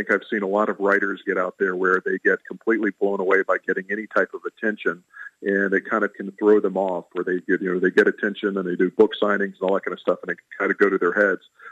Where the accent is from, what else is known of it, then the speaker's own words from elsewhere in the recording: Alabama, United States; So I was born in Alabama and ended up going to high school in Alabama, but we lived other places. We lived outside the South.